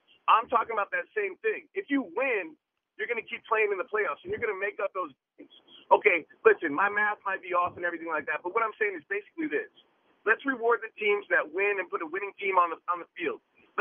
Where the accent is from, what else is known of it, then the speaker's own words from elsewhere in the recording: California, United States; So I'm from the Bay Area, born and raised. I'm 38